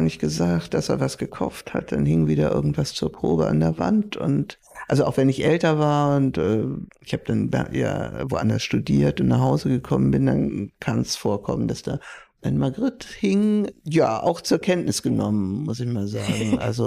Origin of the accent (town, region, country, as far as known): Hamburg, Germany; born or raised there